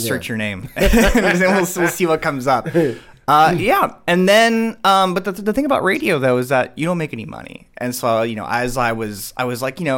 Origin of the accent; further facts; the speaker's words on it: Los Angeles, California, United States; I'm from Los Angeles, born and raised.